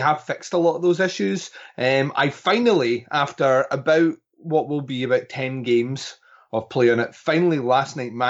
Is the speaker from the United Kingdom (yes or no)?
yes; Scotland, United Kingdom; The main reason behind it is that I'm Scottish.